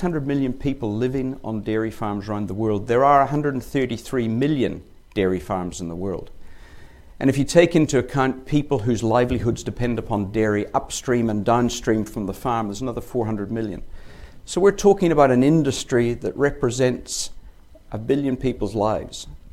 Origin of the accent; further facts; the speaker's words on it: Northern Ireland, United Kingdom; I grew up in Northern Ireland. We grew up in the countryside. We didn't have a dairy farm. We just had a place in the country.